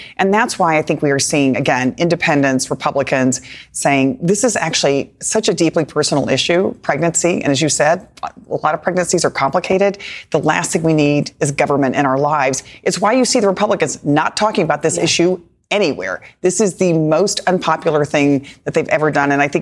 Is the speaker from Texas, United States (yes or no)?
yes; Texas, United States; the other thing that's so horrifying about my home state of Texas is that a doctor couldn't even have helped her